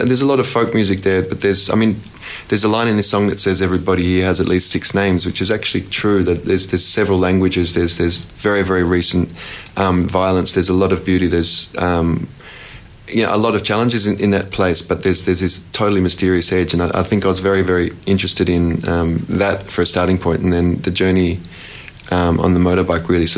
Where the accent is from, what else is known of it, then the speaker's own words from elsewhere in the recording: Australia; I always laugh because I feel so much more Australian. I feel my accent come out so much more